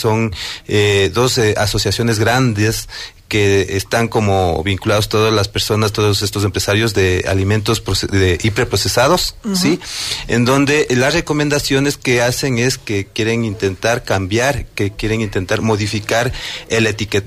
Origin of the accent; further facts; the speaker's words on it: Ecuador; sabemos que nosotros como ecuatorianas, tenemos el orgullo de tener un etiquetado en el mundo